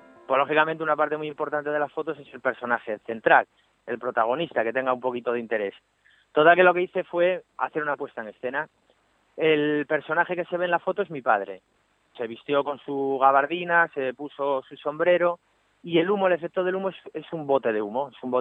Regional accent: Pola de Siero, Asturias, Spain; en Asturias, precisamente en mi pueblo, en Pola de Siero.

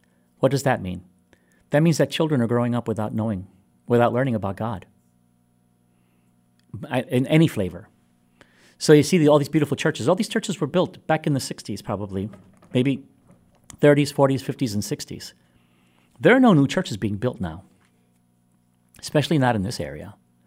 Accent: Hawaii, United States; also born or lived in Puerto Rico; I came here from Hawaii, and many times I identify as someone from Hawaii rather than someone from Puerto Rico. I lived in Hawaii longer than I lived in Puerto Rico.

